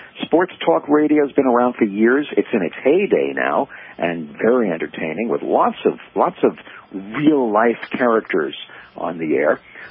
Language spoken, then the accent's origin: English; New York, United States; a kid growing up in New York, I used to listen to him on WABC.